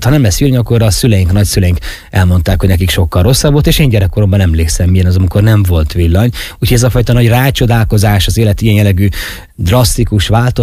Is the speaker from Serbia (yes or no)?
no; Zakarpattia Oblast, Ukraine; nem a Magyarország szívében, vagy éppen egy német ország területén nőttem fel gyermekként. És nem ott szívtam magamba az élethez szükséges dolgokat, hanem itt Kárpátalján.